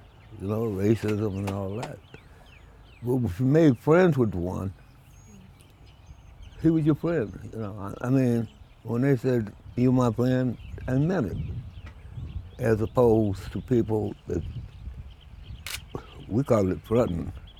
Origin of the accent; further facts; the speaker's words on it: Pauls Valley, Oklahoma, United States; also born or lived in Caldwell; Well, I was born in Caldwell, so I was about 4 years old, and my dad and my mother moved to Oklahoma, Paul's Valley. And went to high school in Wynnewood, Oklahoma, and graduated.